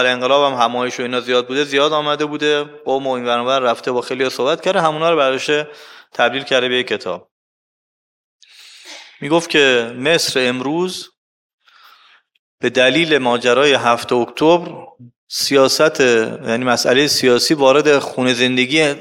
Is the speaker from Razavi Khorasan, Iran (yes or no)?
yes; Mashhad, Razavi Khorasan, Iran; گفتیم بچه مشهدیم.